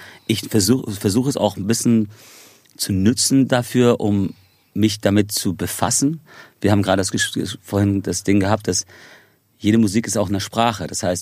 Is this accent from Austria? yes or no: no; Ireland; also born or lived in Spain; Irland ist für mich zu Hause. Also ich meine, ich habe einen irischen und amerikanischen Pass. Ich bin in Spanien geboren, habe aber zu Spanien selber nicht wirklich eine Verbindung